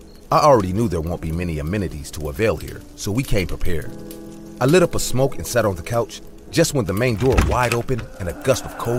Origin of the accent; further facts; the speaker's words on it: United States; Our families didn't approve much because she is Asian and I'm American.